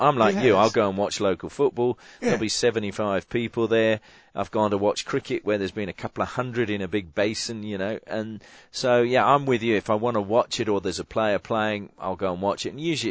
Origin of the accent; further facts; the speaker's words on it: England, United Kingdom; now in Australia; when I was growing up in England, where you've got football clubs, you know, all around the country, they are a reflection on that community.